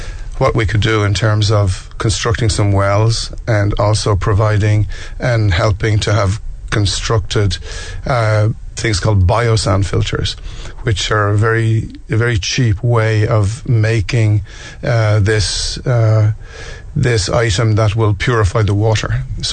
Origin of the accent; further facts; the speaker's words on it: Dublin, County Dublin, Ireland; born and raised in Dublin. Worked in Dublin all my life